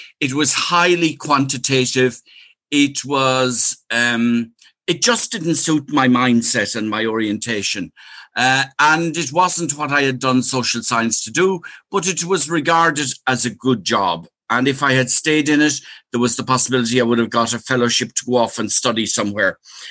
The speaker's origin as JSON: {"language": "English", "town": "Carrick-on-Shannon", "region": "Connacht", "country": "Ireland", "tie": "born or raised there", "said": "I grew up in Carrick and Shannon in County Leitrim."}